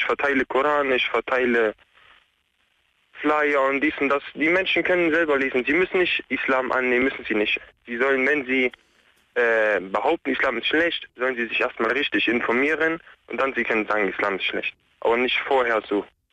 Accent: Saxony-Anhalt, Germany; ich bin Deutscher, komme aus Deutschland, ich bin in Deutschland aufgewachsen, alles kein Problem.

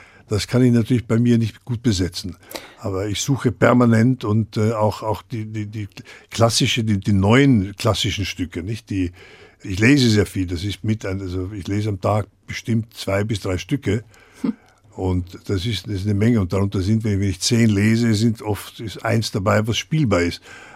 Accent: Vienna, Austria; Nur komme ich aus Wien, ich bin ja Wiener.

